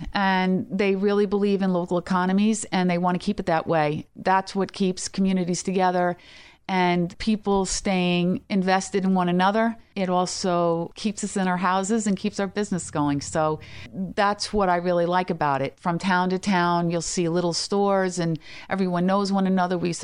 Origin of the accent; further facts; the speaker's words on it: Greenport, New York, United States; I grew up in Greenport, New York. Growing up in Greenport, it was, you know, there are still farms there. So a real rural agricultural sort of background.